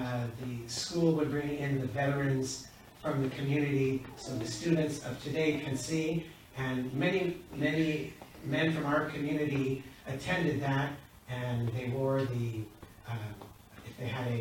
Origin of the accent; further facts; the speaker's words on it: Seattle, Washington, United States; as a youngster growing up in the Seattle Sephardic community